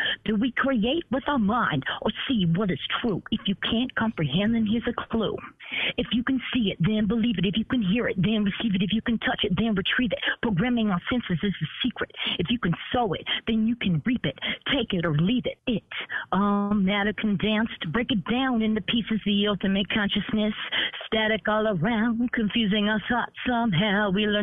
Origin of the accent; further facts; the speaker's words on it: Hayward, California, United States; I grew up on Kelly Hill in Haystack. I'm from the Haystack, so.